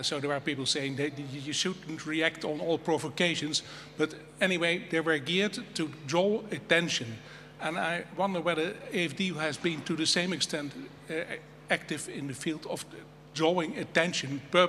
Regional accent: Netherlands; I'm from the Netherlands

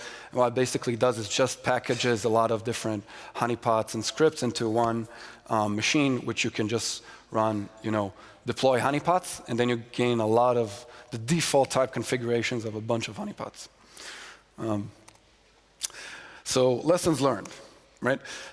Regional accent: Israel; like Israel, my home country

